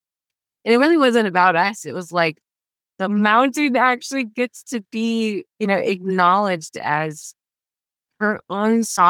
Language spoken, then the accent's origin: English; Silverton, Colorado, United States; now in Los Angeles, United States; I was raised in Silverton, Colorado, some big, beautiful mountains and peaks.